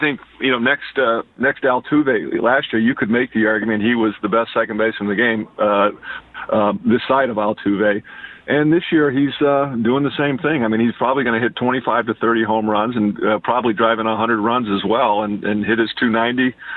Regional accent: California, United States; I grew up in California. I was a Southern California kid, but being in Northern California is almost as good.

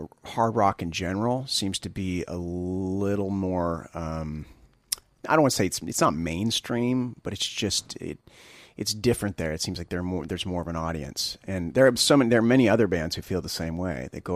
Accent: Spokane, Washington, United States; So we wrap it up in my hometown in Spokane, Washington, next Saturday, week from Saturday.

